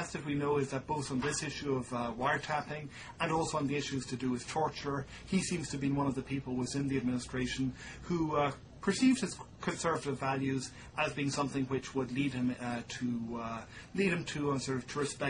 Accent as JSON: {"language": "English", "region": "Tipperary", "country": "Ireland", "tie": "born or raised there", "said": "a number of years by the Christian Brothers in a small town in County Tipperary, Ireland."}